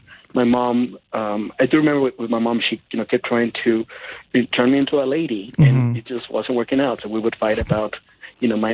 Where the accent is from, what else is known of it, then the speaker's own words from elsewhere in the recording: Oaxaca, Mexico; I grew up in Oaxaca, Mexico